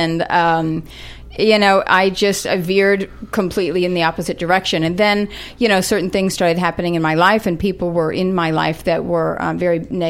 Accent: Columbus, Georgia, United States; I feel out of place here, too. I'm from Georgia.

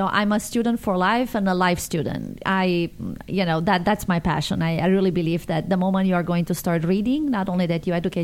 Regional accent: Sibiu, Sibiu County, Romania; So I'm coming from a very cultural city, Sibiu, and I was born and raised in Transylvania. That's the region, and the country is Romania. So I'm mixed Hungarian, German, Romanian, and Greek.

